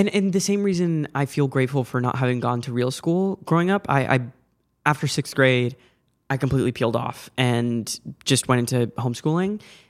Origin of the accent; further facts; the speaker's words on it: Seattle, Washington, United States; But when I was growing up in Seattle, I also was under the state